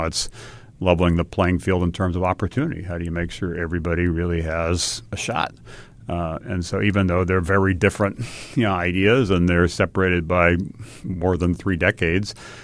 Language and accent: English; Hawaii, United States; And I'd say I grew up in Hawaii, and Hawaii, like many parts of the country, is a wonderful place